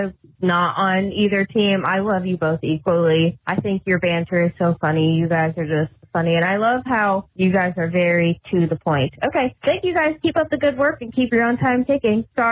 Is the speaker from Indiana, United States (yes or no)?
yes; Indianapolis, Indiana, United States; I'm from Indianapolis, Indiana, so I'm very close to you guys.